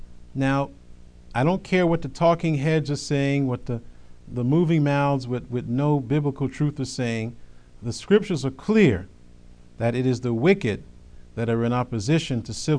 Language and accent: English; United States; born there; I'm in America. I was born in America. I love my country. I'm a patriot of my country.